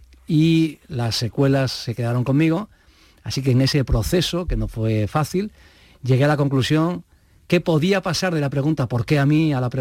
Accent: Granada, Andalusia, Spain; Yo como granadino tengo todavía más derecho a la sorpresa

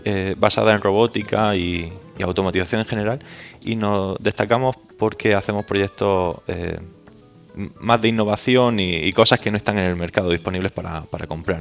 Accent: Almería, Andalusia, Spain; Yo soy de Almería.

